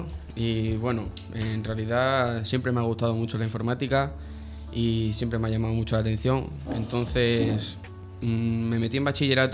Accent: Navalmoral de la Mata, Extremadura, Spain; yo, como bien sabes, soy de Navalmoral de la Mata y en mi pueblo el ciclo está muy solicitado

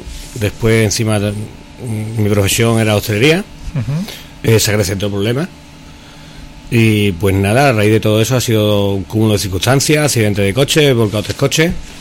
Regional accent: Badajoz, Extremadura, Spain; De acuerdo, tengo 41 años, soy de Badajoz.

